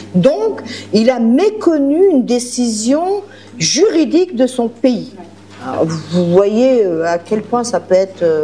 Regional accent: Grand Est, France; je suis de la Lorraine, je le dis avec fierté

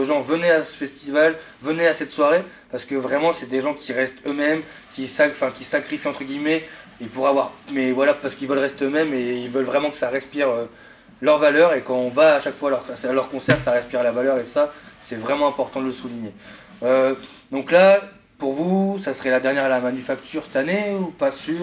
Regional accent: Reims, Grand Est, France; Moi, je viens de Reims, qui fait 100 bornes.

